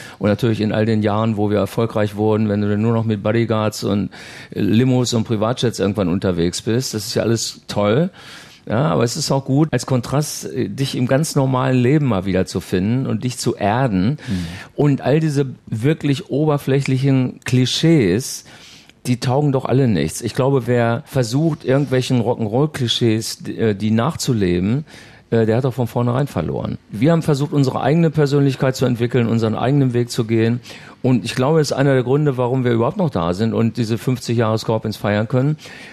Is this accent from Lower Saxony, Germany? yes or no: yes; Hannover, Lower Saxony, Germany; Wir kommen aus Hannover und oft belächelt dafür, besonders im eigenen Land.